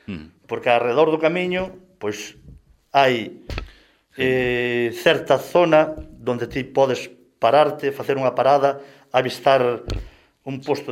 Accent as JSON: {"language": "Galician", "town": "Mazaricos", "region": "Galicia", "country": "Spain", "tie": "born or raised there", "said": "eu criei-me en Mazaricos, nací na parroquia de San Cosme de Antes, unha parroquia rural, ali vivese da ganadería."}